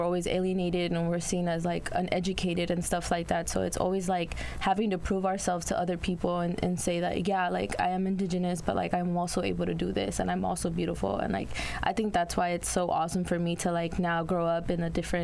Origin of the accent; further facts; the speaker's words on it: Oaxaca, Mexico; now in United States; I always felt like I was different from others because of the fact that I came from Oaxaca and I couldn't really make myself, like, comfortable in the United States